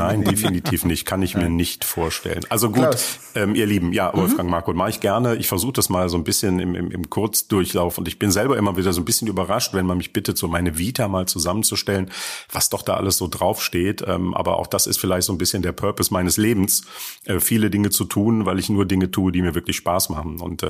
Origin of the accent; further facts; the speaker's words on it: Leverkusen, North Rhine-Westphalia, Germany; also born or lived in Cologne; now in North Sea coast, Germany; Richtung Nordsee starten, dort, wo ich jetzt seit fast 3 Jahren wohne, eigentlich als gebürtiger Rheinländer, weil eigentlich komme ich aus Leverkusen. Gut, ich bin in Köln geboren, aber als Leverkusener verschweigt man das immer mal ganz gerne.